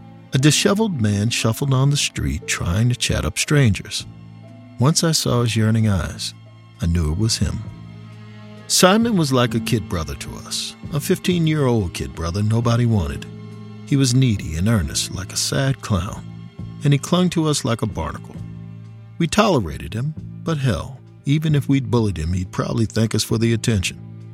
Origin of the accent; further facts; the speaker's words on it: Annapolis, Maryland, United States; There's a group of guys I grew up with in Annapolis. None of us had it easy.